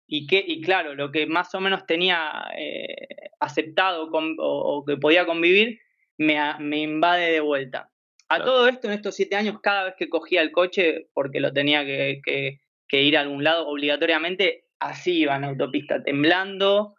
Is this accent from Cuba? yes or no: no; Argentina; also born or lived in Canary Islands, Spain; now in Spain; nací acá y me fui a vivir a Argentina de muy pequeño y volví aquí a vivir. Pero bueno, sí, soy más argentino